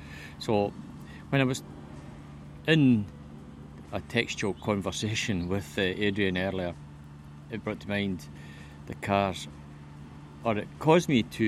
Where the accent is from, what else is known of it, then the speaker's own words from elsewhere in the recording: Bathgate, Scotland, United Kingdom; Bought it from McAlford, and here in my hometown of Bathgate.